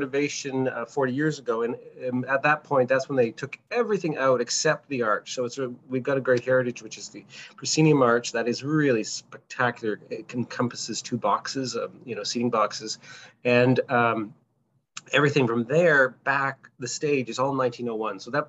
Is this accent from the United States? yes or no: no; London, Ontario, Canada; moved away as an adult; I grew up in London, Ontario. I'm a London kid.